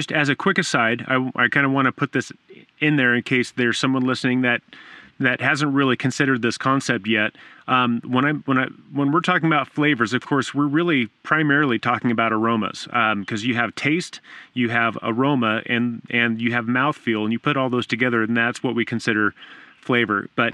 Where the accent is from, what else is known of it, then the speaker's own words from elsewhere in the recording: California, United States; I grew up in Southern California, so that musty smell, I don't want to drink it